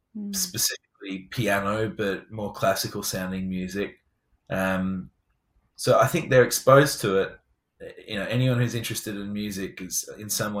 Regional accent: England, United Kingdom; Barack Obama, and the Queen, because I'm English.

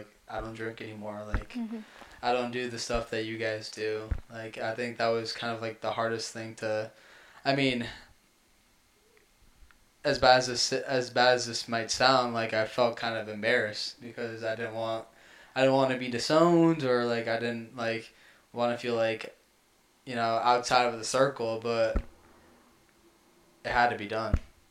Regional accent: Massachusetts, United States; we grew up in the Adventist Church in Massachusetts specifically. So we know, like, how things go around here and stuff like that.

